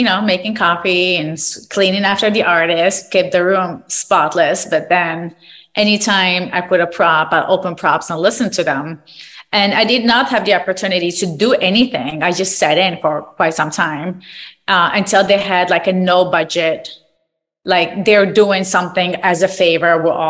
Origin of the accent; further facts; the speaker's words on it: Morocco; now in United States; I was in Studio City, California. I'm originally from Morocco